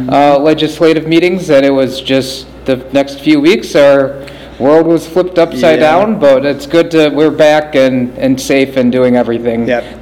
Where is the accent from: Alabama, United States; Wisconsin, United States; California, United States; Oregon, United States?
Wisconsin, United States; And I'm from Wisconsin, so we do things a little bit different there